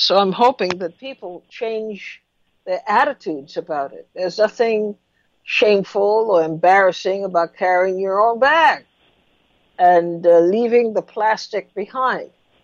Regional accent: Trinidad & Tobago; I grew up in Trinidad.

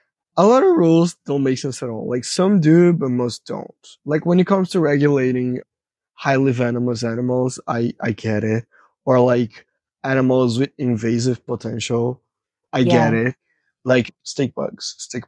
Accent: Brazil; moved away as an adult; I did start a biology class back in Brazil because I'm from Brazil.

